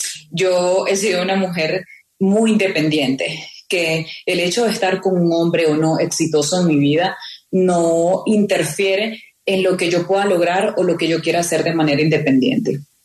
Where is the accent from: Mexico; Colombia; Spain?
Colombia; el que digan que yo tengo una orden de aprehensión en mi país, en Colombia